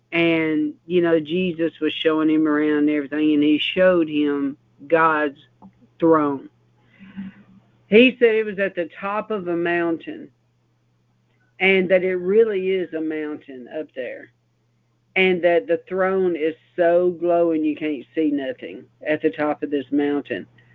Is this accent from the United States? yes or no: yes; United States; I said, sir, I just got to ask you, because I'm from America over here.